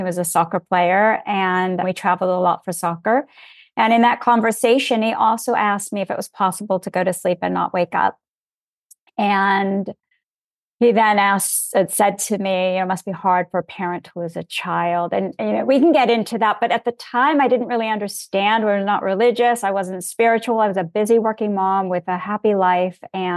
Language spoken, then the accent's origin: English; Los Angeles, California, United States; Born and raised in Los Angeles, second generation.